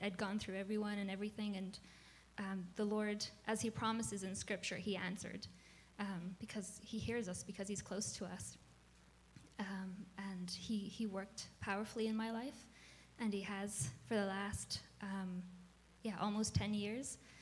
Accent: Ireland; moved away as an adult; now in Canada; I'm from Ireland originally, so I emigrated here 2 years ago after I married my husband, Chris

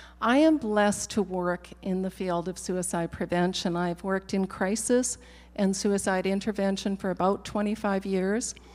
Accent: Chilliwack, British Columbia, Canada; moved away as an adult; also born or lived in Terrace / Manitoba / Alberta; I grew up in Chilliwack. I was born in Terrace, was in Chilliwack all of my life, graduated from there, and eventually made my way to Manitoba

